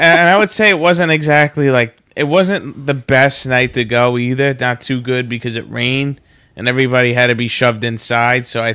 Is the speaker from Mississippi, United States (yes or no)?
no; New Jersey, United States; No, I'm not from Boston. I'm from New Jersey.